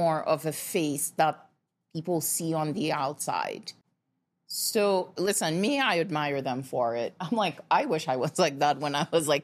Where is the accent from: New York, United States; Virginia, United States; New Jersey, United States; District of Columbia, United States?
New York, United States; New York City; Because, like, as a New Yorker, I take the subway